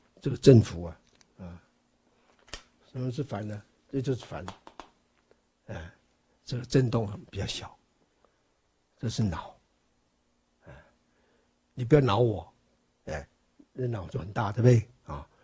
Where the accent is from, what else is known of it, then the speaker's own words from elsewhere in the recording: Taiwan; 我们台湾话是说相当的水准